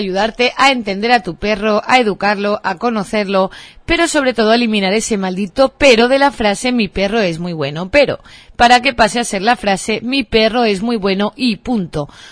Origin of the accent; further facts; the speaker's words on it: Catalonia, Spain; born there; Pero yo como soy charnega, porque soy medio gallega y medio andaluza, aunque nacida en Cataluña, pues en casa la verdad nunca hemos celebrado San Esteban